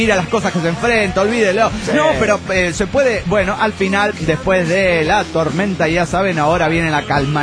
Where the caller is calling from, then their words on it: Mexico City, Mexico; del DF mexicano.